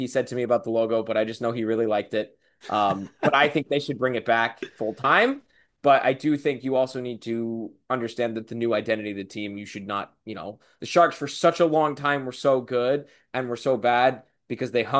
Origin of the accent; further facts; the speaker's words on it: California, United States; I was born and raised in California. My dad grew up in New York and was a New York Rangers fan